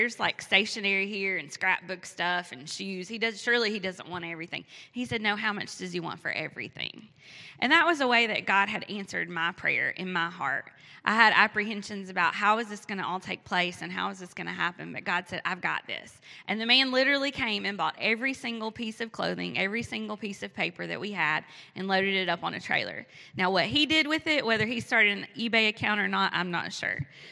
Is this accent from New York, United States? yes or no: no; Tennessee, United States; And so growing up in Greene County, Tennessee, I thought, well, I know what country is.